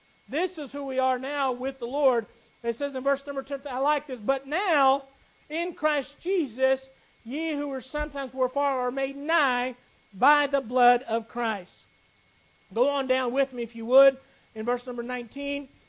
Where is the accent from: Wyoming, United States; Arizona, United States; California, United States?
Arizona, United States; Phoenix; born there; First of all, I was born in Phoenix, Arizona, so don't get confused about that.